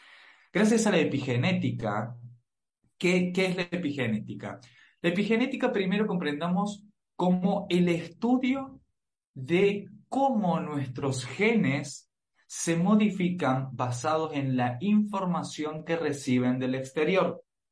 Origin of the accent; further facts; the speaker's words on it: Argentina; soy argentino, tengo 24 años.